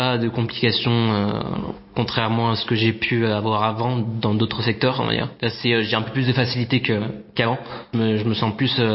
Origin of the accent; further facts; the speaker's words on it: Feurs, Auvergne-Rhône-Alpes, France; j'ai 19 ans, je viens de la Loire, vers Feur.